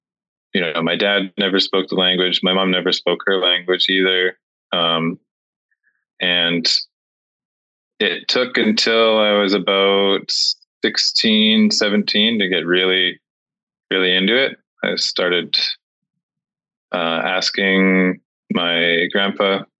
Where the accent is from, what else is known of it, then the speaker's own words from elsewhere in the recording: Prince Rupert, British Columbia, Canada; born there; But on a map, it's Prince Rupert, BC.